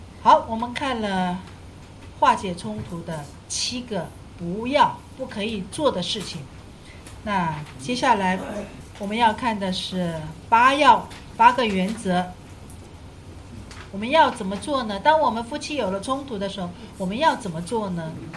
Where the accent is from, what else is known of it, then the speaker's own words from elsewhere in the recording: China; 这是我们中国人一定要学的。西方人在这一方面就比我们中国人好很多